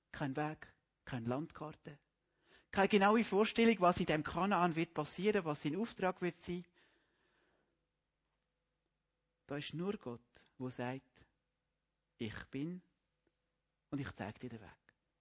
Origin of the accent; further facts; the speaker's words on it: Baden-Württemberg, Germany; Ich bin aufgewachsen im Schwäbischen Hochstress. Das ist die Gegend nördlich von der Donau, zwischen der Schwäbischen Alb und der Donau. Das nennt man Hochstress. Zwischen Ulm und Ehingen.